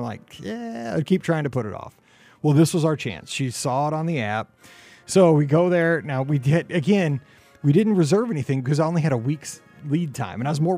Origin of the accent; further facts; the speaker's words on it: Missouri, United States; Like, I'm from Missouri. So I kept telling him, like, we don't paddleboard.